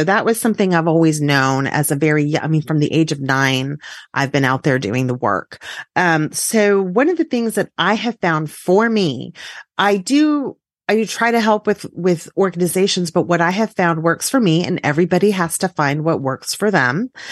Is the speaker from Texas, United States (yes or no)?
yes; Texas, United States; as a Texan, I'm waiting next for Wicked Ghoulish Festival here in San Antonio